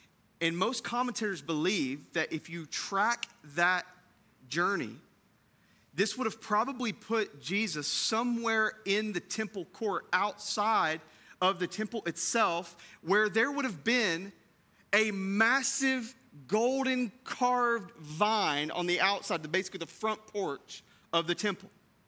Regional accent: Tennessee, United States; my life growing up in East Tennessee. My family lived on about 30 acres, and we were outside of Knoxville in the sticks.

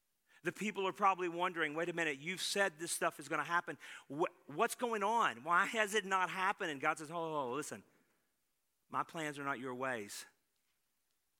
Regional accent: Greenville, Texas, United States; born there; I was born in Greenville, Texas. We were on a prairie land. There were no rivers. There were no lakes.

